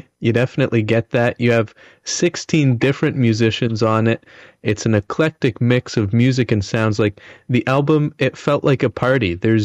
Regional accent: Canada; So this album, and it's distributed Canadian, as like we're all Canadian.

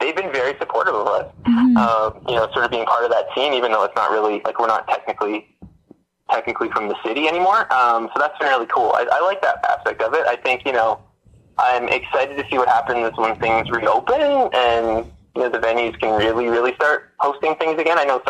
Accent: Hamilton, Ontario, Canada; I was from Hamilton Mountain. So I grew up Hamilton Mountain, went to school there at the university, then I went off to Waterloo for my undergrad.

